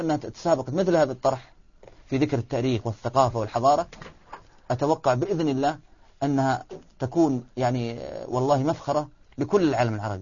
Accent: Saudi Arabia; ممنوع دخولها عندنا في السعودية

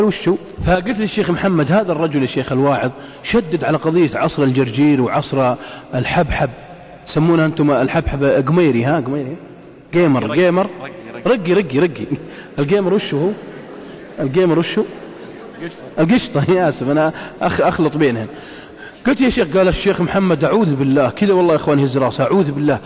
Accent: Riyadh, Riyadh Province, Saudi Arabia; عندنا في الرياض

